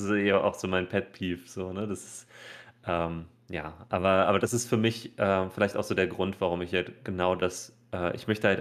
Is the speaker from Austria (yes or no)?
no; Poland; also meine Eltern oder ich komme aus Polen und wenn man früher halt nach Polen gefahren ist, dann ist man erstmal in die Wechselstube gefahren.